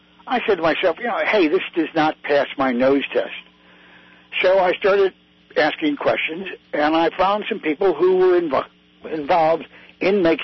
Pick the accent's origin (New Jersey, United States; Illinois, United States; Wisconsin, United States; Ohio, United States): Illinois, United States; Chicago; I grew up in Hyde Park, not far from where they did the first, you know, controlled nuclear reaction.